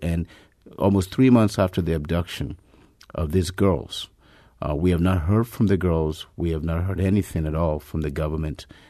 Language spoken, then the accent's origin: English; Nigeria; moved away as an adult; now in United States; as a Nigerian citizen, I was born in Nigeria, raised there, and came to the United States about 35 years ago.